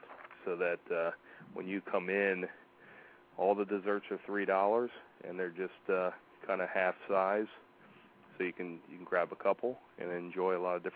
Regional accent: Hershey, Pennsylvania, United States; I grew up in Hershey, PA, and in the late 70s they did the Inner Harbor, and I was always hanging out down there.

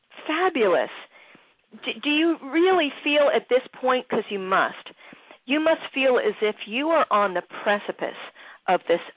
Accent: Philadelphia, Pennsylvania, United States; I'm in communication with DL Media in Bella Cynwyd, PA, which is near my hometown, Philly

